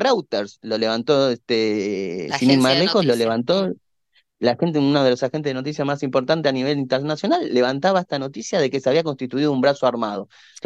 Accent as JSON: {"language": "Spanish", "country": "Argentina", "said": "como argentino"}